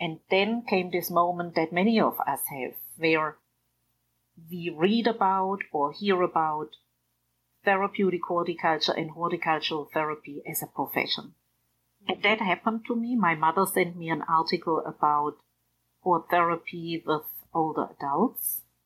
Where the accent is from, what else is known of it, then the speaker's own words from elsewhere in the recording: Baden-Württemberg, Germany; accent: German; English is a second language; moved away as an adult; now in United States; My accent is German. I come from a village near Ulm in the south of Germany and live in the States now since nearly 20 years.